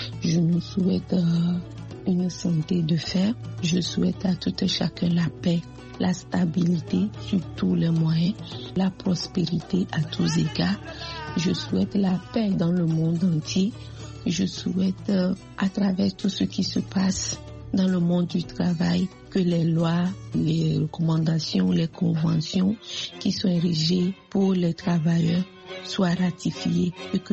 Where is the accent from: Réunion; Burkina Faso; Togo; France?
Togo; syndicaliste et travailleur domestique du Togo.